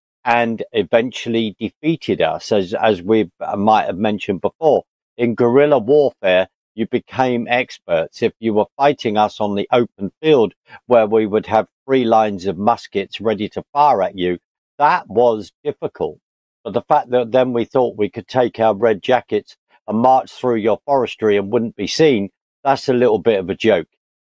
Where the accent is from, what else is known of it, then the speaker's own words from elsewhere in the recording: United Kingdom; I'm in the UK and I am British